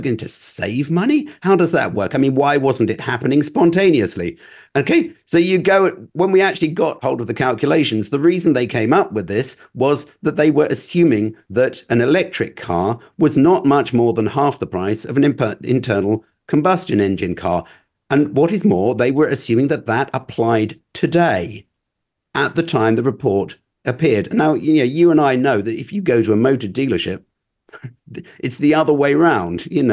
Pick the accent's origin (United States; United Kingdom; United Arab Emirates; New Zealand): United Kingdom; we're British